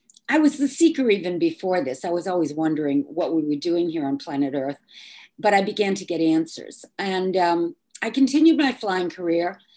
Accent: Westport, Massachusetts, United States; I'm from Westport, Massachusetts, and I was born the same year as our president, Donald Trump. I was born in 1946.

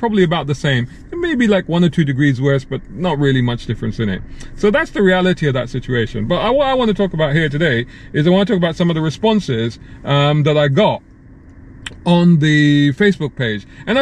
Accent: Saudi Arabia; I remember way, way back growing up in Saudi Arabia in the 80s

